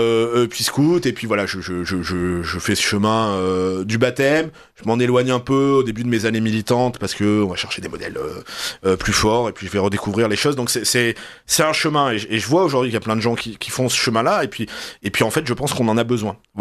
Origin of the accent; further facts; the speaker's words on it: Nice, Provence-Alpes-Côte d'Azur, France; Quand il y a des processions à Nice, comme je disais tout à l'heure, on est des Français assez récents, donc on a un catholicisme assez populaire, un peu à l'italienne